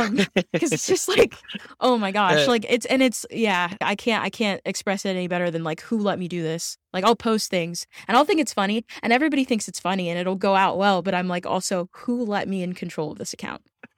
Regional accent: the South, United States; I'm from the South. Southern hospitality is very real. I wasn't used to it.

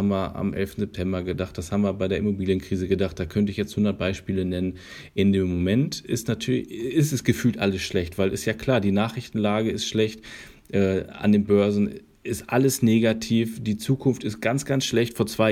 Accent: Bielefeld, North Rhine-Westphalia, Germany; als Bielefelder bist du dieses Auf und Ab gewohnt

